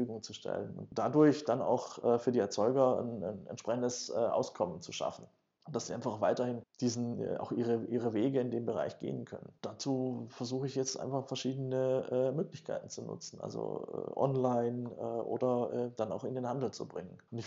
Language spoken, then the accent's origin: German; Konstanz, Baden-Württemberg, Germany; Also ich komme ja aus Konstanz